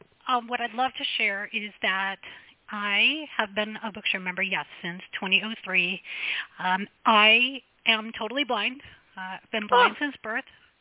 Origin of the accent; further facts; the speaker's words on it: Michigan, United States; because I'm from Michigan, so I have a different accent to bring to the table.